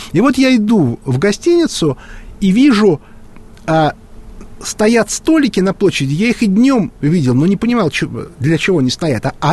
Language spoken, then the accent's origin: Russian; Moscow, Russia; а я из Москвы, из России.